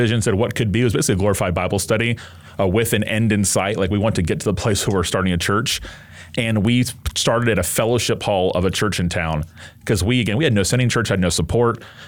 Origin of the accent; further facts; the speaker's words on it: Tallahassee, Florida, United States; Yeah, I'm from Tallahassee, where I pastor now.